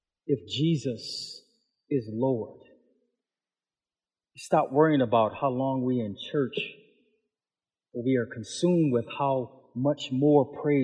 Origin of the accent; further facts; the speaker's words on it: Buffalo, New York, United States; You know, I'm African American, I'm from Buffalo, I'm a Bills fan, I work at TS Tech